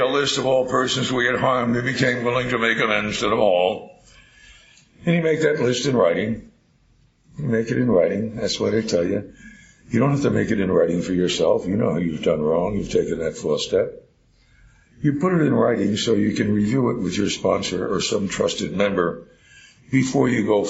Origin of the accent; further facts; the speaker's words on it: New Jersey, United States; I grew up in New Jersey. We didn't have any crops.